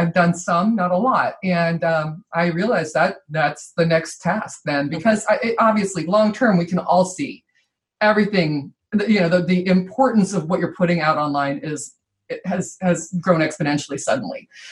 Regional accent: Ireland; The bonus is, you know, that I'm Irish, so that comes naturally.

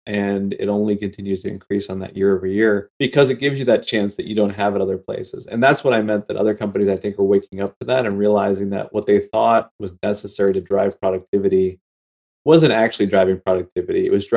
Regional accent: New York, United States; I grew up in New York and I grew up in a fairly diverse place.

